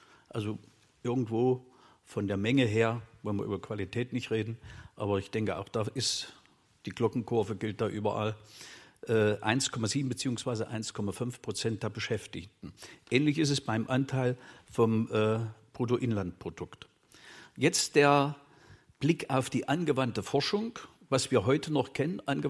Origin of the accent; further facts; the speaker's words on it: Saxony-Anhalt, Germany; also born or lived in Thuringia / Dresden; Ich bin in Thüringen geboren, habe in Sachsen-Anhalt mein Abitur abgelegt und in Dresden studiert, promoviert und habilitiert.